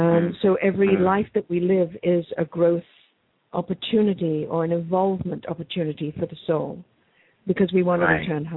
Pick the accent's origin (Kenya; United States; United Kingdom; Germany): United Kingdom; England; Well, I grew up in England.